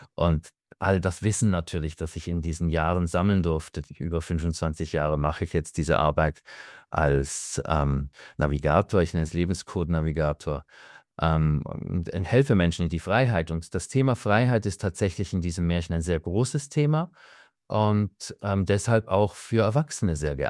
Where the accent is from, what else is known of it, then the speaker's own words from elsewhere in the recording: Switzerland; Ich bin Schweizer